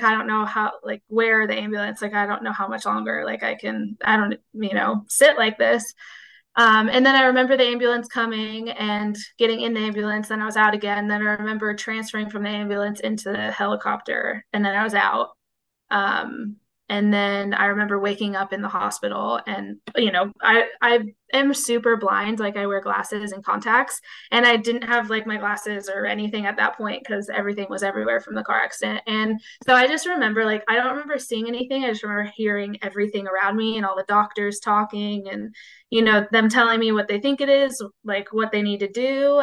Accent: California, United States; I live in SoCal now, but I'm from NorCal.

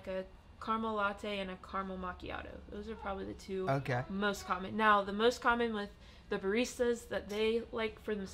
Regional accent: Myrtle Beach, South Carolina, United States; I grew up here in Myrtle Beach, so kind of boring.

